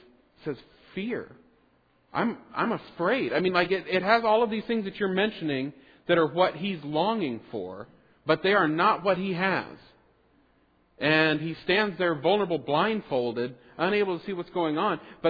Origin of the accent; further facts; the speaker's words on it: Kansas, United States; And I'm from Kansas, and in Kansas you have tornadoes.